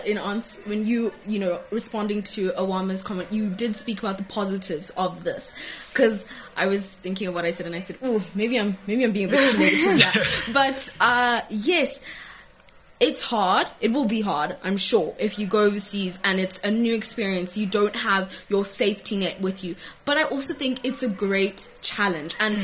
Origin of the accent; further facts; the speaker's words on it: South Africa; also born or lived in Kenya; because I am South African and Kenyan, she's been adopted by the Kenyan Association.